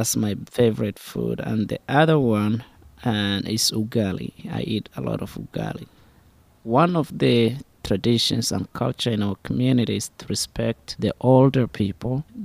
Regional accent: Somalia; English is a second language; moved away as an adult; now in United States; born in Somalia. I was 21 years old when I came to the U.S. When I was a child in Somalia, it was beautiful. I was born in a village

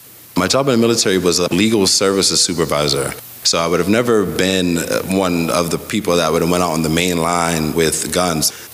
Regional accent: Hazelwood, Pennsylvania, United States; I'm from Glen Hazel and Hazelwood, born and raised here. From growing up here from a young age, it certainly has been a place that has been warm and welcoming, loving.

